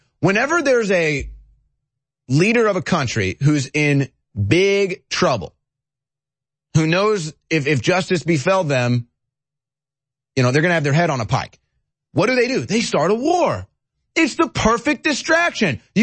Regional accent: St. Louis, Missouri, United States; I think about my hometown of St. Louis.

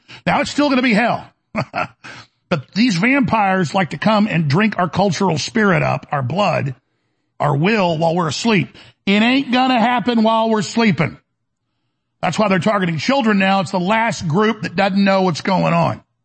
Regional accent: United States; And you're like, woo, boy, I'm glad I'm from America.

